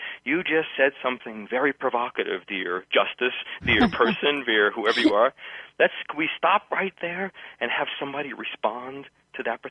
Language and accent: English; New York, United States; I'm going to the airport to go to New York, which is my hometown. Some people will hear that in my pace and style and accent, et cetera.